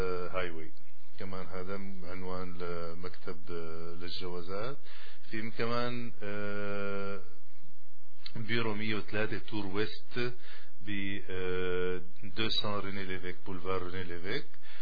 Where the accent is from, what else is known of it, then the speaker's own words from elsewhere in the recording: Syria; now in Canada; انا كندي مو مثلك تخيلي انه يعني قديش مهم الباسبور، انه وقت كنت معي باسبور سوري ما انقبلت